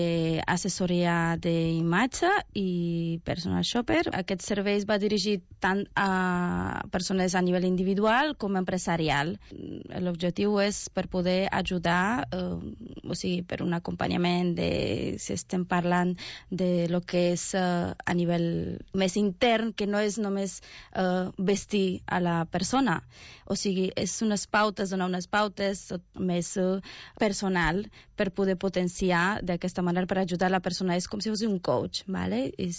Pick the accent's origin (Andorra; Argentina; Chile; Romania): Romania; Catalan is a second language; now in Spain; Soc de Romania